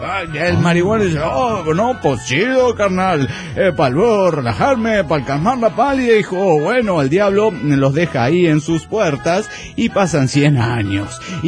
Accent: La Paz, Bolivia; de La Paz, de Bolivia.

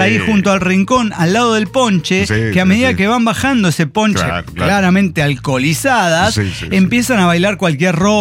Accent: Mexico City, Mexico; Pero en Ciudad de México sí, porque hay amplitud térmica todo el año, podemos disfrazarnos de lo que querramos. Además, somos chilangos.

